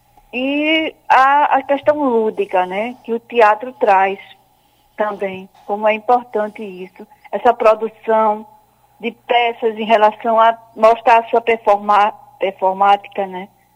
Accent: Pernambuco, Brazil; Eu sou aqui de Pernambuco

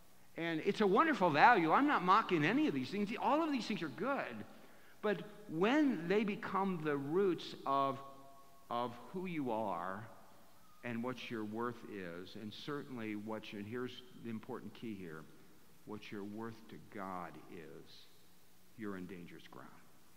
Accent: Akron, Ohio, United States; I grew up back in Akron, Ohio, in a very lower middle class, working hard neighborhood.

